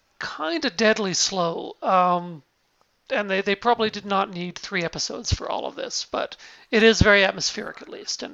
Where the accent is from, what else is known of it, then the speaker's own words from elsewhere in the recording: Canada; I'm Canadian, so we had to learn French in school, so wasn't totally lost.